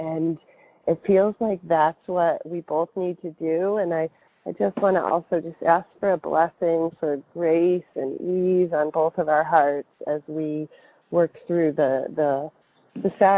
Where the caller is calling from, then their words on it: California, United States; Hi, I'm calling from California